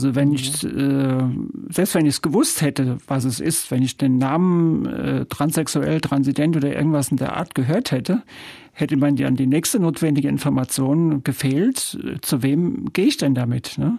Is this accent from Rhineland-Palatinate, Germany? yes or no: yes; Mainz, Rhineland-Palatinate, Germany; am Schluss bin ich dann vor Ort, an meinem Heimatort